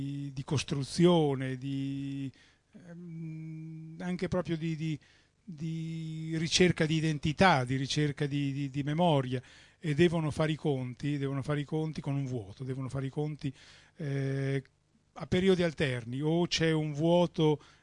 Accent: Reggio Emilia, Emilia-Romagna, Italy; visto che io vengo da Reggio Emilia

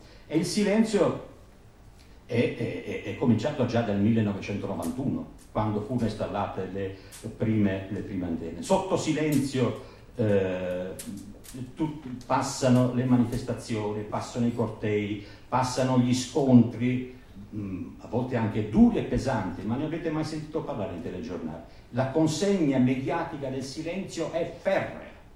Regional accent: Marino, Lazio, Italy; io sono di Marino perché ci sentiamo

